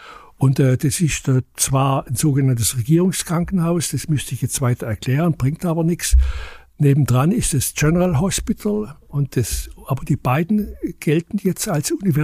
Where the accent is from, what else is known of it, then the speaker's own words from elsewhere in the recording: Germany; und daher gehe ich hin und tue das, was ich als Deutscher kann, helfen.